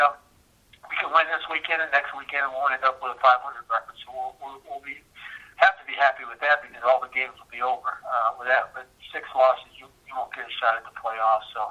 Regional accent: Massillon, Ohio, United States; I'm from Massillon, Ohio. We had some success there winning games for Coach Bob Cummings.

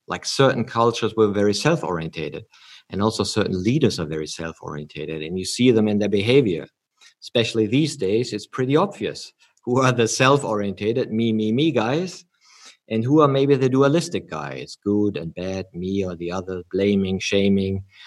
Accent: Germany; English is a second language; I'm from Germany

